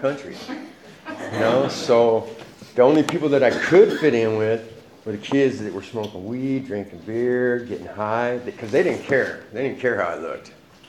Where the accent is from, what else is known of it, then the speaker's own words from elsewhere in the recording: Portland, Oregon, United States; born there; I was born in Portland, Oregon, and to mom and dad, and had a little sister.